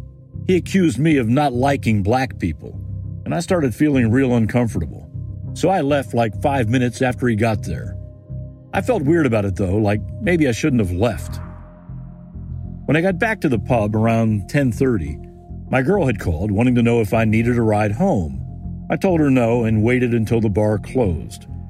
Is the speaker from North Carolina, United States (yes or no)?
yes; Tarboro, North Carolina, United States; But I'm from Tarboro and knew that this guy wasn't Carter.